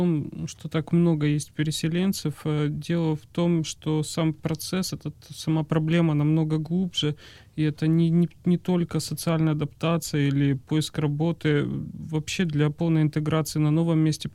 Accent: Slovakia; я из Словакии

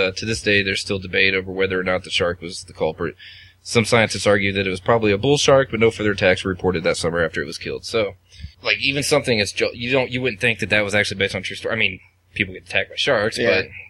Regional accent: Scotland, United Kingdom; I only mention it because I'm Scottish.

